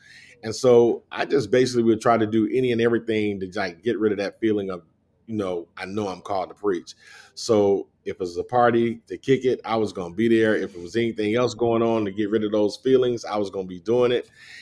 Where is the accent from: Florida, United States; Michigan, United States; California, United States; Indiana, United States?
Indiana, United States; Muncie; also born or lived in Kenton, Tennessee; I moved with her and my stepdad. And that's why I grew up in Muncie, Indiana.